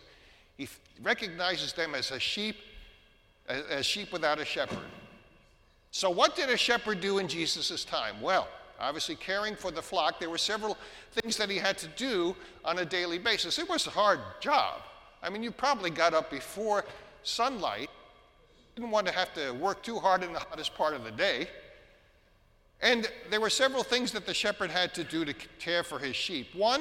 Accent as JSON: {"language": "English", "town": "North Babylon", "region": "New York", "country": "United States", "tie": "born or raised there", "said": "There were precious few sheep growing up in North Babylon, New York."}